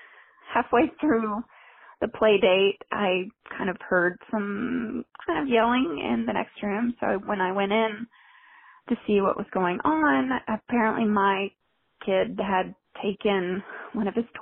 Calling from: Seattle, Washington, United States; I'm calling from Seattle.

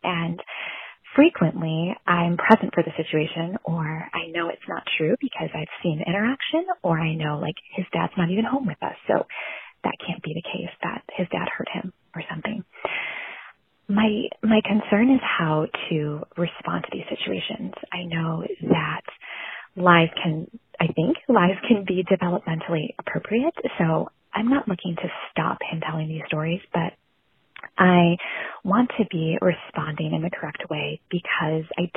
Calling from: Cleveland, Ohio, United States; I'm from Cleveland, Ohio, and I have two boys

